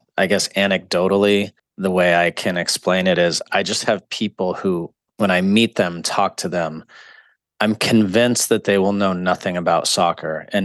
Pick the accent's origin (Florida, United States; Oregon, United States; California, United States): California, United States; I grew up in the Inland Empire with a single mom who was a special ed teacher.